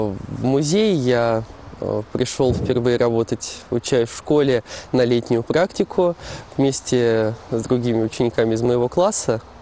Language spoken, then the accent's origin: Russian; Rozhdestveno, Leningrad Oblast, Russia; Я родился здесь, в Рождественно. Здесь и учился, и здесь теперь и работаю.